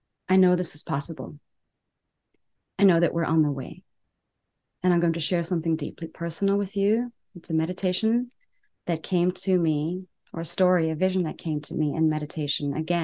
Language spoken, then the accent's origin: English; South Africa; moved away as an adult; I'm South African in my second foreign country, and I own a business.